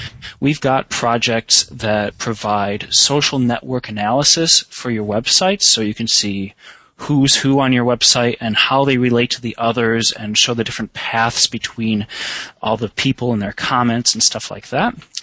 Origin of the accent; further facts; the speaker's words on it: United States; now in Bonn, Germany; I'm American, and yeah, I live in Bonn, Germany